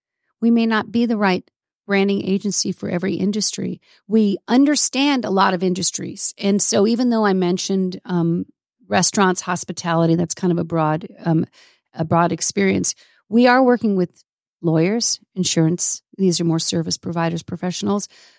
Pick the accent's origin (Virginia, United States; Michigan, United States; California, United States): California, United States; Los Angeles; I'm from Los Angeles originally.